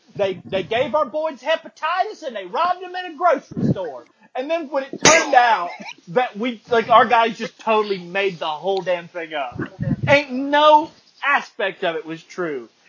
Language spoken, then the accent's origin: English; United States; I don't know the word for it, because I'm an American.